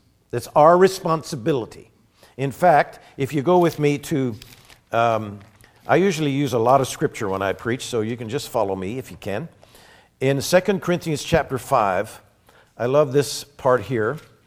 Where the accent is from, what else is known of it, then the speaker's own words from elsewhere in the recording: Pennsylvania, United States; it was close to where we were raised in Pennsylvania